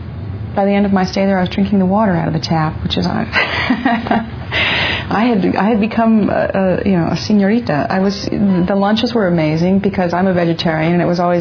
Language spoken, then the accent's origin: English; Colorado, United States; I grew up in Colorado, and Mexico was a place that I had visited frequently before then.